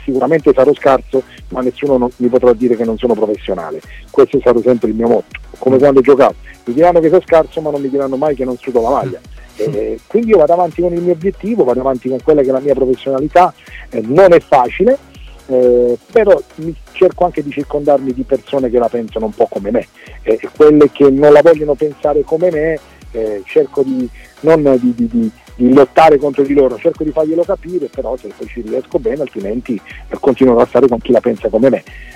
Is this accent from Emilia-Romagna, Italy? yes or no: no; Taranto, Apulia, Italy; oltre a essere casa mia, perché sono tarantino, Taranto è una piccola Napoli